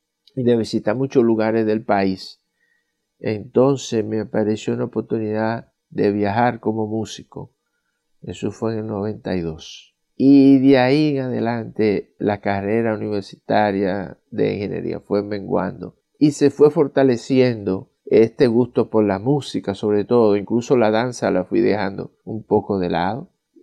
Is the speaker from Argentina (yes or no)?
no; La Vega, Dominican Republic; born there; donde yo nací, en La Vega, en el Cibao, esta ciudad es muy artística, tiene muchos elementos culturales.